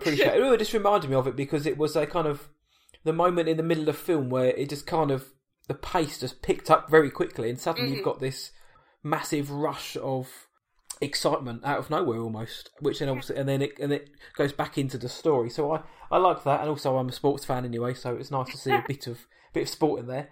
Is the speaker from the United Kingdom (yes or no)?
yes; United Kingdom; Well, I don't know how to say it, and I'm British.